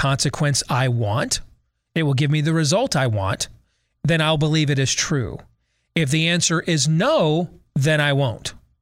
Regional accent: United States; Because I want one, and I'm an American.

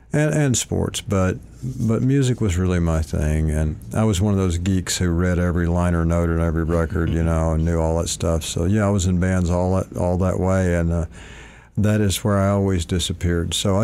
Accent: Malvern, Arkansas, United States; also born or lived in Hot Springs; And my town, the town I grew up in, I was born in Hot Springs, raised in a town called Malvern, and it was about probably 9,000 or 10,000 people.

